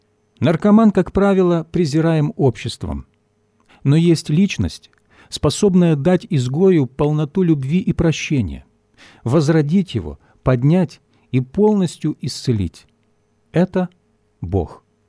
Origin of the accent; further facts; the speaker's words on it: Rostov, Rostov Oblast, Russia; Просто я из Ростова.